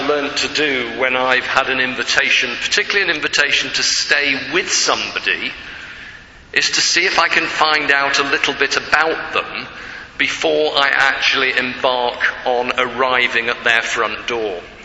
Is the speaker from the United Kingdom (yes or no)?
yes; United Kingdom; Remember, I'm from Britain.